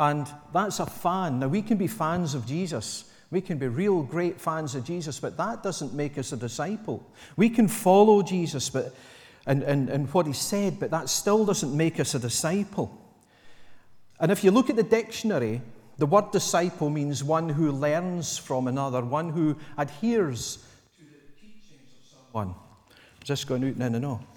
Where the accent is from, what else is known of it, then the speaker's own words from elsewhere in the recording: Scotland, United Kingdom; I'm quite far away as well because I was brought up on the East Coast.